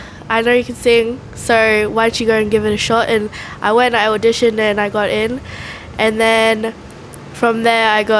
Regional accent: Queensland, Australia; I'm from Saibai and Darnley Island in the Torres Strait, and I'm also from the Juru clan of the Birrigubba region down near Bolwyn.

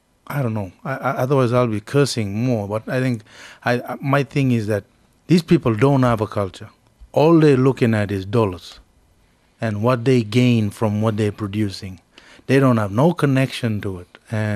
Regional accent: Badu Island, Queensland, Australia; from Bardu Island. I come from the Snake Clan from home.

